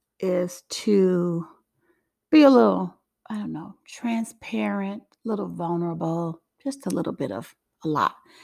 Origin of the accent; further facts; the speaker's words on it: Chicago, Illinois, United States; And so I was a hot mess as a kid on the west side of Chicago.